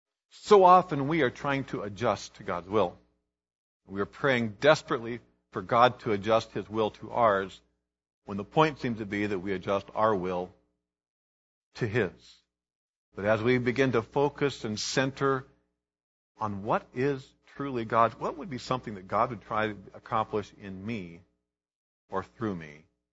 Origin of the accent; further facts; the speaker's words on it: Kansas, United States; a rural intersection about 5 miles from where I grew up in Kansas.